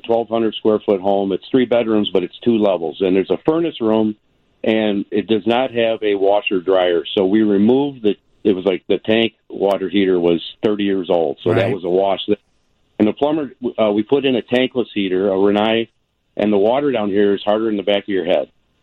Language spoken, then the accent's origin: English; Harvard, Illinois, United States; I do. We're from Harvard.